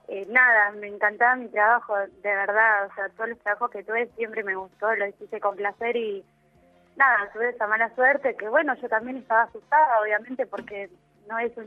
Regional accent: Entre Ríos, Argentina; Yo soy de Entre Ríos y tengo toda mi familia en Entre Ríos.

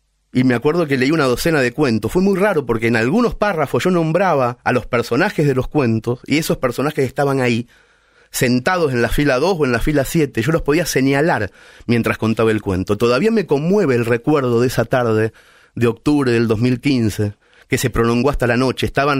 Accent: Mercedes, Buenos Aires Province, Argentina; Mi pueblo natal se llama Mercedes, está en una llanura verde de la provincia de Buenos Aires

